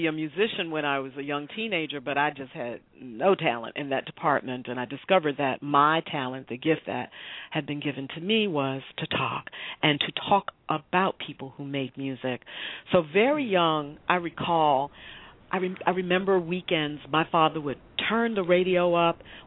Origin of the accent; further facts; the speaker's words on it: Bronx, New York, United States; I grew up in the Bronx as a small child, which was the birthplace of rap.